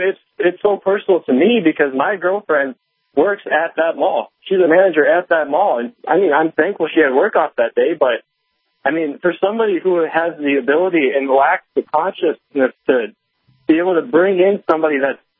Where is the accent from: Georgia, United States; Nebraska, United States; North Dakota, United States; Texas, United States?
North Dakota, United States; Fargo; but I grew up in Fargo, North Dakota. And, I mean, we were one of the highest areas for refugees in that, during that time.